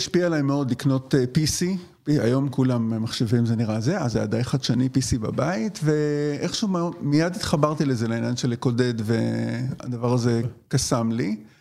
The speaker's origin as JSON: {"language": "Hebrew", "town": "Tel Aviv", "region": "Tel Aviv District", "country": "Israel", "tie": "born or raised there", "said": "נולדתי וגדלתי בתל אביב, לאבא שהוא ניצול שואה ואימא שהיא ילידת ירושלים."}